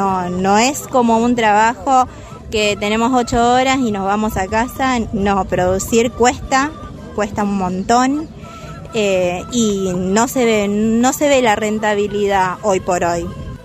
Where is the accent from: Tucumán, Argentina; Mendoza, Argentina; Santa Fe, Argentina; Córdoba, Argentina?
Santa Fe, Argentina; Villa Gobernador Gálvez; nosotros somos pequeños productores, tenemos una quinta, alquilamos, somos de Villa Gobernador Gálvez, trabajamos desde muchos años